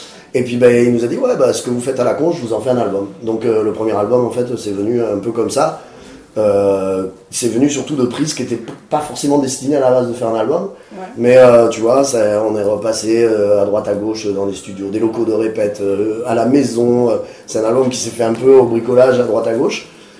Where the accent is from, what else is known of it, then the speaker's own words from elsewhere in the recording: Albi, Occitanie, France; soit en allant au Pays Basque ou alors ils venaient chez nous à Albi, quoi.